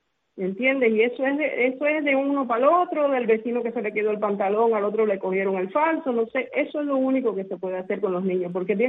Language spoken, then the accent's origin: Spanish; Cuba; eso es porque somos cubanos